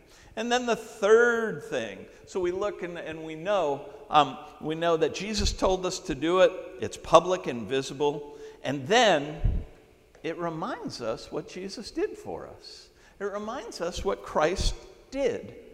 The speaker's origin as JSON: {"language": "English", "town": "Auburn", "region": "Maine", "country": "United States", "tie": "born or raised there", "said": "I grew up in Auburn, the Androscoggin River."}